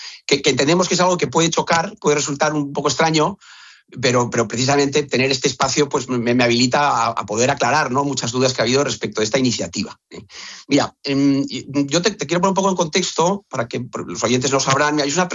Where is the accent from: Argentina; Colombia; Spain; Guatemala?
Spain; Neguri, Basque Country; Yo soy de Neguri, no conozco tanto Madrid